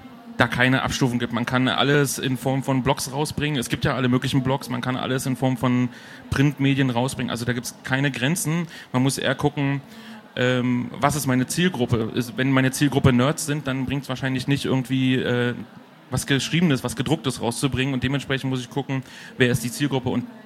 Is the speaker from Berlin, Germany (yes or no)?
yes; Berlin, Germany; Also ich bin aus Berlin